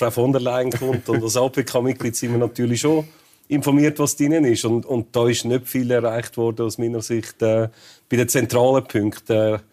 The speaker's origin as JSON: {"language": "German", "country": "Switzerland"}